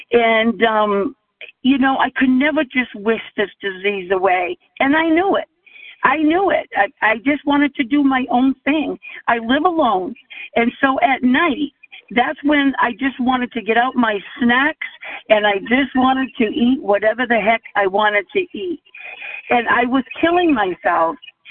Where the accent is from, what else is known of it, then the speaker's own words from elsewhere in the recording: Rhode Island, United States; I am from Rhode Island